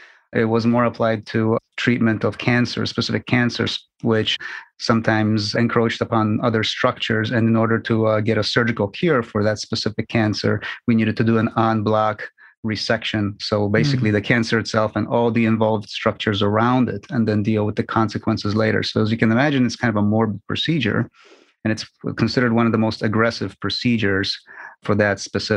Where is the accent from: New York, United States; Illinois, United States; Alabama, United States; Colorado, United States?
Illinois, United States; Chicago; also born or lived in Poland; Well, I was born in Poland and grew up in Chicago and trained in Chicago for the most part.